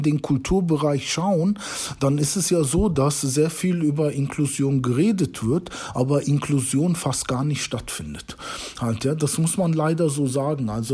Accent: Germany; ich bin in Deutschland geboren. Ich kenne letztendlich kein anderes Land oder habe nie in einem anderen Land gewohnt.

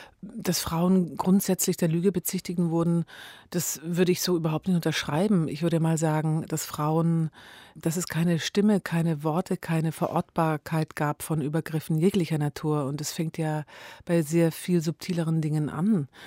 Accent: Baden-Württemberg, Germany; Ich bin Schwäbin, was einige wissen, nicht viele.

